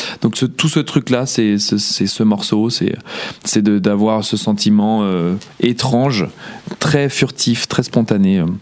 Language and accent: French; Brussels, Brussels-Capital Region, Belgium; maintenant je rétablis un petit peu le truc en disant que je viens de Bruxelles